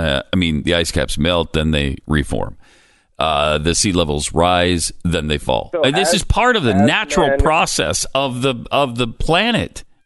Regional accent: Montana, United States; I grew up in Montana, and it was cold and snowy some years

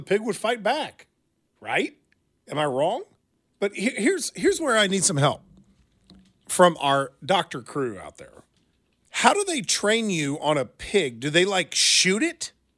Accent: Lansing, Michigan, United States; I'm the dumb from Lansing.

